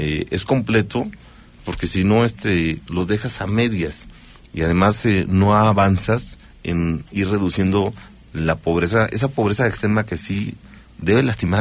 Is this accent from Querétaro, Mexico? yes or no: yes; Huimilpan, Querétaro, Mexico; por fin dándole justicia a mi tierra, Huimilpan